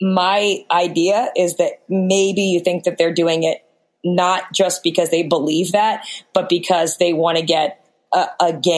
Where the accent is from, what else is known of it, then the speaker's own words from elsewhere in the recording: Delaware, United States; I hail from Delaware and Biden is basically like foot in mouth